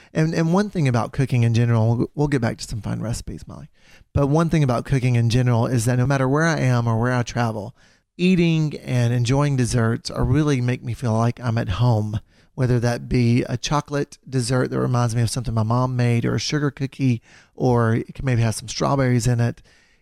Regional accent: Alabama, United States; accent: Southern; So I grew up in Alabama. So that's where my little accent comes from, if y'all have heard it over the podcast.

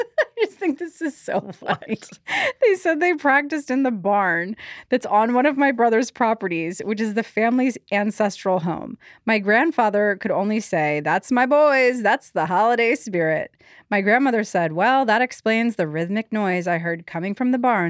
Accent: Norway; I'm with my family visiting them in my home country as I do every holiday season, my home country being Norway.

